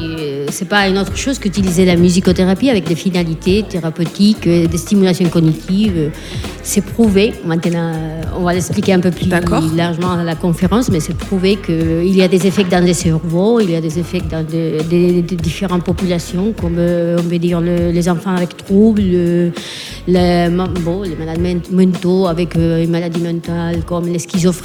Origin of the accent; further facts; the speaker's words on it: Spain; moi je viens d'Espagne, mais en France c'est plutôt la même démarche